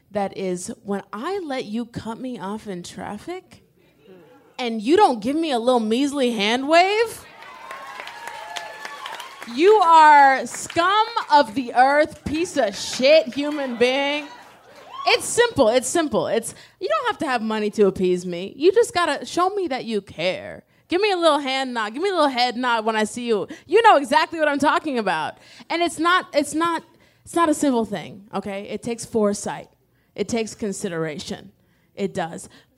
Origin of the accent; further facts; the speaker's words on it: Nebraska, United States; I'm from Nebraska, and I have more social awareness than this.